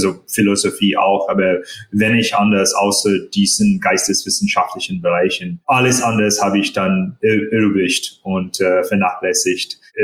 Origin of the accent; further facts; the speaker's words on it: India; also born or lived in United States; now in Germany; Ja, das haben wir sozusagen verdient sozusagen nach 8, 9 Jahren in den USA. Aber als Inder bin ich interessanterweise auch nicht wahrgenommen